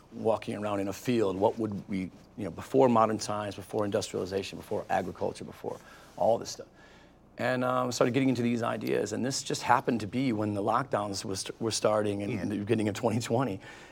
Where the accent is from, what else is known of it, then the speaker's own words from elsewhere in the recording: Detroit, Michigan, United States; Yeah, my grandfather worked at the Ford Rouge plant, actually.